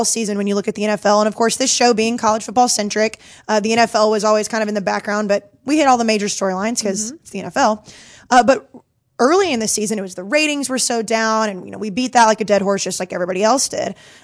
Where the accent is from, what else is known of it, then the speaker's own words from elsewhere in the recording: Dallas, Texas, United States; I'm from Dallas, so I'm a little bit biased.